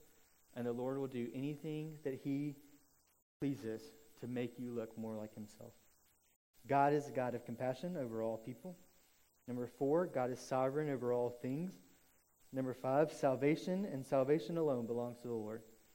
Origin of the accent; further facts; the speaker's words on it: Birmingham, Alabama, United States; I grew up in Birmingham, Alabama.